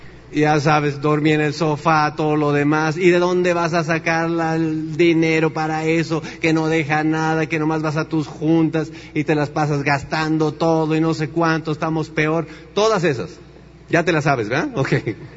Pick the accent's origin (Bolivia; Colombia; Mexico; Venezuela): Mexico; Tenancingo; en Tenancingo no hay agua. O sea, en mi pueblo no hay agua.